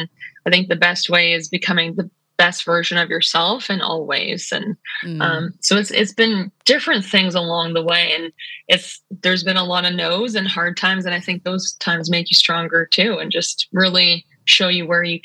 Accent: Ontario, Canada; I'm from Ontario, Canada.

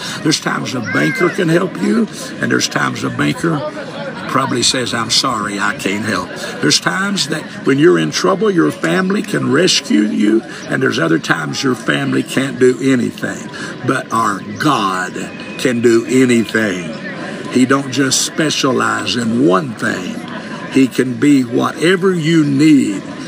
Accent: Arkansas, United States; I'm just from Arkansas, and I struggled in school, had to have a private tutor.

